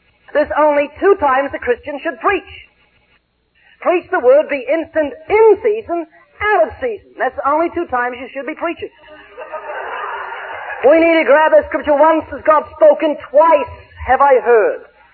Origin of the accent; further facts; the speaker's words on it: New Zealand; now in California, United States